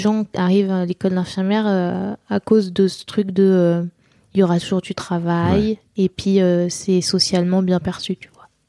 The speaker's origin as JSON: {"language": "French", "town": "Nantes", "region": "Pays de la Loire", "country": "France", "tie": "born or raised there", "said": "J'ai grandi à Nantes et à côté de Nantes."}